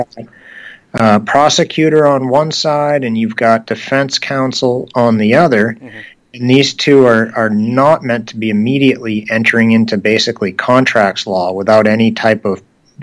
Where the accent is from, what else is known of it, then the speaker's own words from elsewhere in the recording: Portland, Maine, United States; Long story short, I grew up in Portland, Maine, and my mom was a single mom.